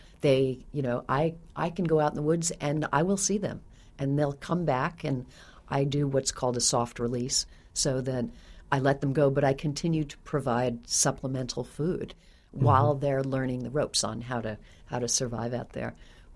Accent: New York, United States; I am here from New York visiting Tulsa, and it's my first time here.

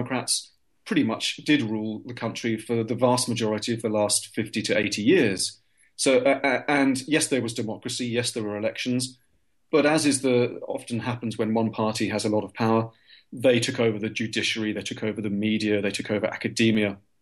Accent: England, United Kingdom

